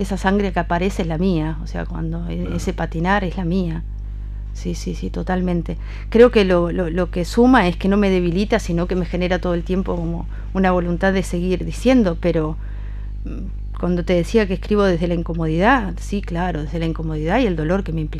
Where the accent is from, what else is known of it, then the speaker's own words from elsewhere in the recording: Uruguay; Viste, porque soy de la República Oriental del Uruguay.